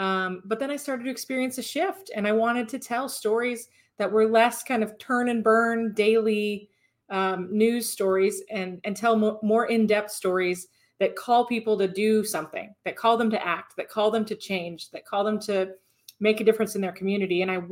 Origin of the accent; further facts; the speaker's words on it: Cedar Rapids, Iowa, United States; So, Cedar Rapids was where I was from.